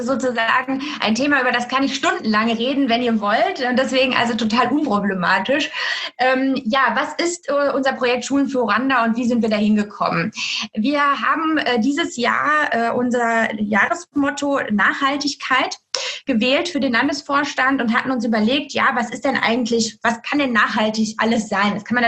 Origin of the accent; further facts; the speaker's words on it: Offenbach, Hesse, Germany; Ich komme aus Offenbach, das ist mein Heimatkreis